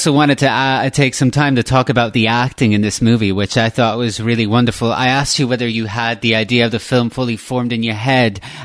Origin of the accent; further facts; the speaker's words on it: Ireland; I grew up in the Irish countryside